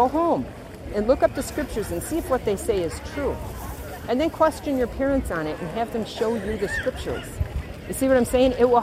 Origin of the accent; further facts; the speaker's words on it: Wisconsin, United States; We live in a little camper van and we travel around America. We're from Wisconsin originally.